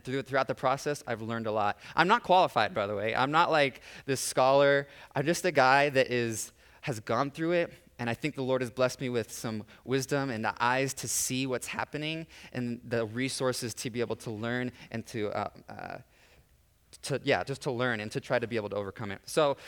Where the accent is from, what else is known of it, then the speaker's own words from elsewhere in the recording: Kansas, United States; I lived in the country growing up in Kansas, and the grass like gets this tall.